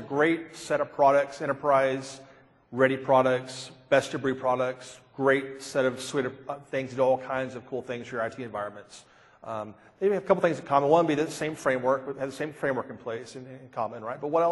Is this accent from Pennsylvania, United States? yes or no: no; Dallas, Texas, United States; I am from Dallas, Texas.